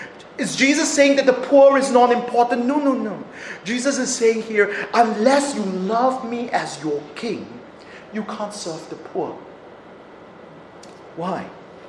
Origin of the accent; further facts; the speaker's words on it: Sydney, New South Wales, Australia; When we were growing up in Sydney, my parents, my brother and myself attended a huge church while we were growing up in Sydney.